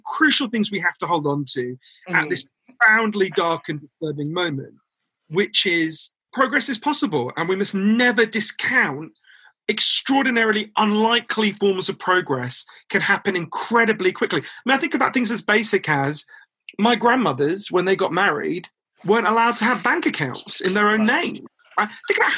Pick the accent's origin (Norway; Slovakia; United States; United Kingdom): United Kingdom; Yeah, British people, we're not big on enthusiasm.